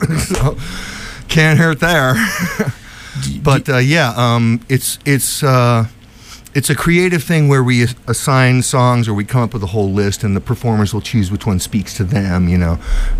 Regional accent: Weymouth, Massachusetts, United States; born there; Yes, I was born in Weymouth

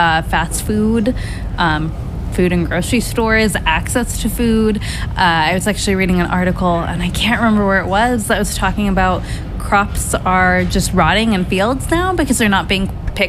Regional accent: Washington, United States; I am from Washington State.

